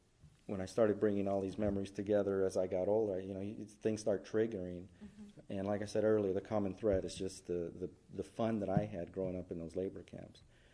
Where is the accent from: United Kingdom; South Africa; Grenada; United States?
United States; El Mirage, Arizona; born there; I was born here in Arizona in El Mirage, a little town just a little bit south, northwest of here.